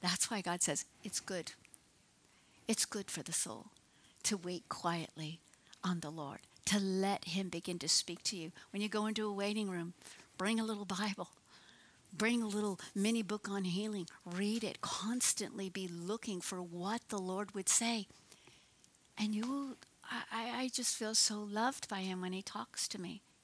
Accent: Miami, Florida, United States; I grew up in Miami, Florida, so we'd go there.

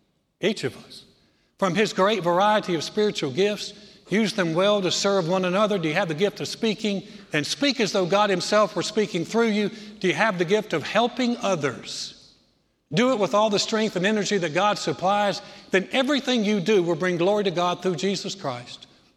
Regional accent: Greensboro, North Carolina, United States; we were there in my hometown in North Carolina, Greensboro, North Carolina.

